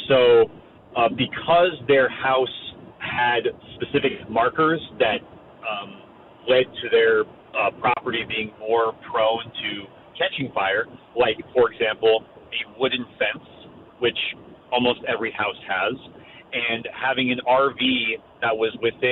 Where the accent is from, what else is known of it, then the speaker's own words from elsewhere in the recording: California, United States; I'm originally from California